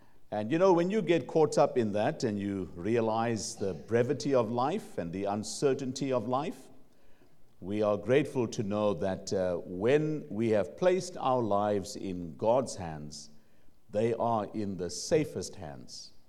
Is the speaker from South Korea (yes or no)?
no; South Africa; I say to people, I'm a South African